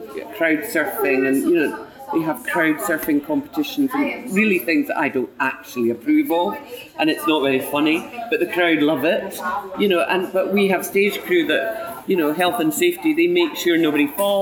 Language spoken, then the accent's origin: English; Edinburgh, Scotland, United Kingdom; I am born and bred in Edinburgh and I live and work in Edinburgh, I don't come up from London